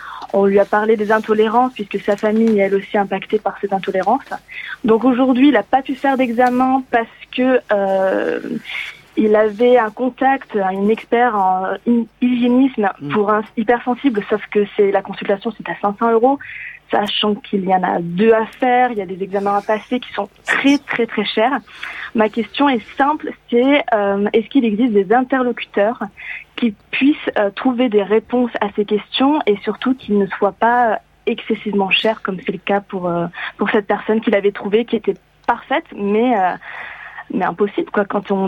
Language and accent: French; Occitanie, France; born there; now in Lyon, France; Alors, c'est ma région natale, mais sinon, là, je suis actuellement à Lyon.